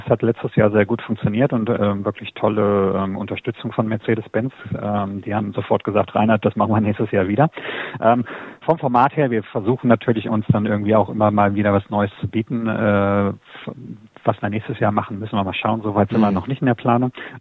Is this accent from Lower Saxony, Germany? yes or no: yes; Clausthal-Zellerfeld, Lower Saxony, Germany; Ich komme aus dem Harz ursprünglich. Ich bin in Clausthal-Zellerscheid aufgewachsen. Ist eine Universitätsstadt, aber relativ klein.